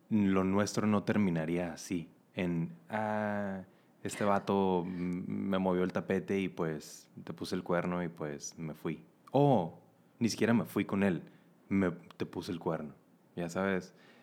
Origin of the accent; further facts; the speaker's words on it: Mexicali, Baja California, Mexico; Yo me acuerdo de chiquito, creciendo en Mexicali, que Mexicali sí es una sociedad un poco violenta.